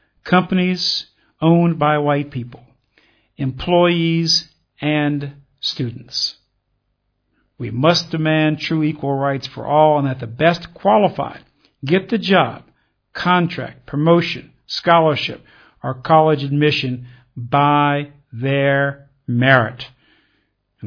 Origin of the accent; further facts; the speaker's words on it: United States; I am an American who believes that the United States of America, our principles, our Constitution, our rights, our freedoms, our liberty, our prosperity, is inseparably bound up with the European American people.